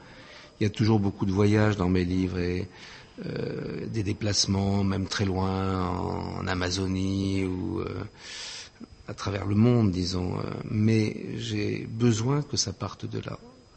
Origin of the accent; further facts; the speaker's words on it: France; born there; suis originaire par mon père de Hongrie, bien que je sois né en France, moi. Je suis né en France, juste à la fin de la guerre.